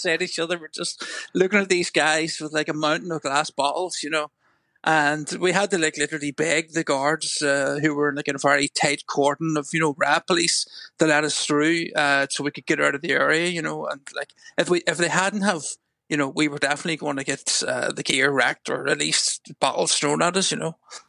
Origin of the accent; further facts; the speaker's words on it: Belfast, Northern Ireland, United Kingdom; Like, you know, in Northern Ireland, I'm from Belfast